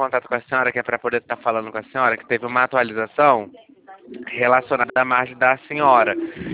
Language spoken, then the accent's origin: Portuguese; Santa Luzia, Rio de Janeiro, Brazil; Eu sou de Santa Luzia, ali perto de Manilha.